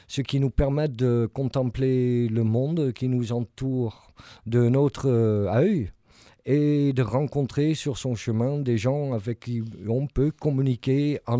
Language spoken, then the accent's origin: French; Netherlands; je viens des hauts plateaux de la Hollande. On est à 58 mètres au-dessus du niveau de la mer.